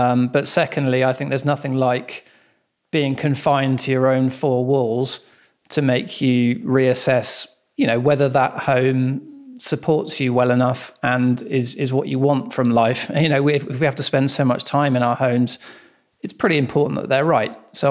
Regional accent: London, United Kingdom; I was born and raised in London

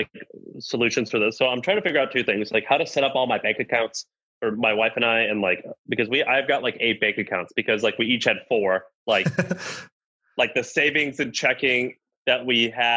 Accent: the South, United States; So he's a Southern guy. That's how I know him because I'm from the South.

